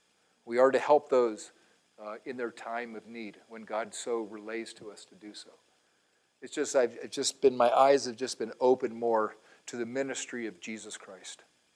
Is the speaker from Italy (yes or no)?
no; Puerto Rico; You see, in Puerto Rico, growing up in Puerto Rico, we had this saying, mi casa es su casa.